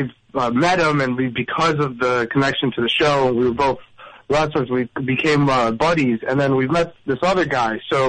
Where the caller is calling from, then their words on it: New Jersey, United States; North Jersey.